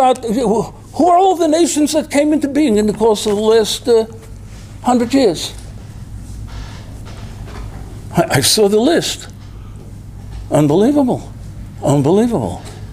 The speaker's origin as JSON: {"language": "English", "town": "Brooklyn", "region": "New York", "country": "United States", "tie": "born or raised there", "said": "I lived in Williamsburg. I was born in Williamsburg."}